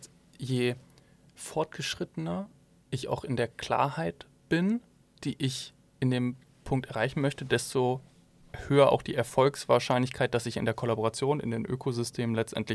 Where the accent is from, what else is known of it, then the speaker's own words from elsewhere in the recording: Bielefeld, North Rhine-Westphalia, Germany; ich komme aus Bielefeld, ja, das Hinterland.